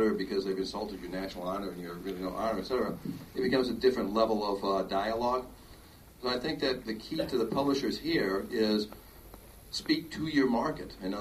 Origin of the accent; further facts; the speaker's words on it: Ohio, United States; now in New York City, United States; I'm from Ohio, and, you know, I go back every once in a while just to sort of refamiliarize myself with America